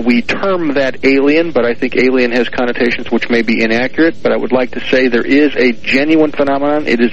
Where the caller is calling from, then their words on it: Allentown, Pennsylvania, United States; Allentown, Pennsylvania.